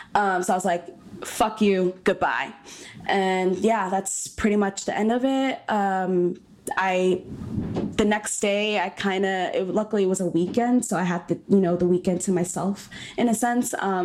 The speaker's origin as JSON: {"language": "English", "region": "New York", "country": "United States", "said": "at least for me, because I'm a New Yorker."}